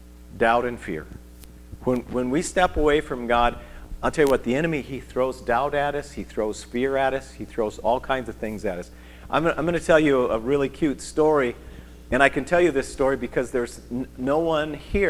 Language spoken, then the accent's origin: English; Midwest, United States; We're from the Midwest, right?